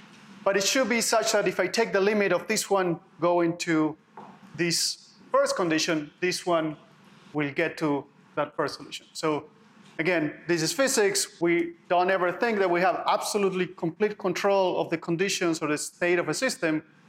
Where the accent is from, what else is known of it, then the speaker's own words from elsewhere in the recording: Argentina; English is a second language; I come from Argentina.